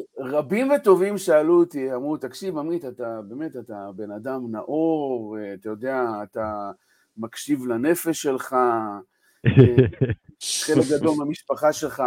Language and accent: Hebrew; Herzliya, Tel Aviv District, Israel; now in Kfar Saba, Israel; אני גדלתי בהרצליה, ואחר כך הגעתי לפה, אבל באמת זה היה אחרי 8 שנים בתל אביב